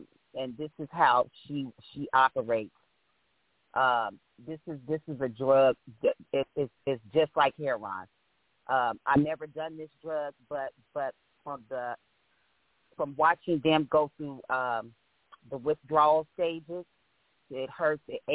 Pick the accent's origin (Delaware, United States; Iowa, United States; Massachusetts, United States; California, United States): California, United States; And I am from Monterey County, but I raised my kids in Sacramento, and then I came back to Monterey County.